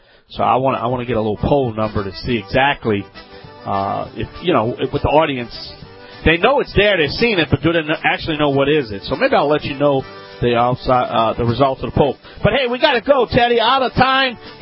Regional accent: Louisiana, United States; I am the Cajun man from the Bayou Land.

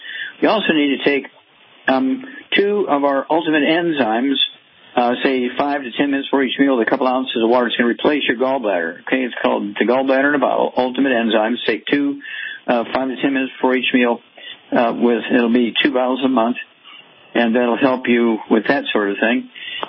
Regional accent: Missouri, United States; Okay, let's start out in Missouri, my home state.

